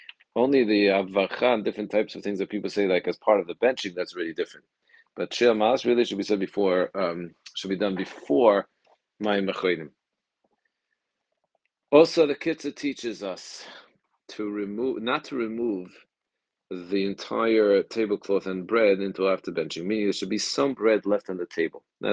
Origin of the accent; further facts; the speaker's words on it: United Kingdom; I grew up as a British family. You have tea.